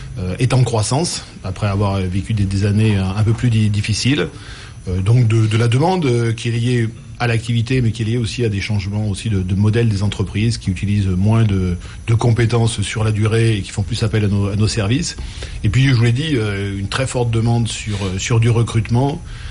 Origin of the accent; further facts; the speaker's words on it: Nouvelle-Aquitaine, France; moi je suis originaire du nord du Limousin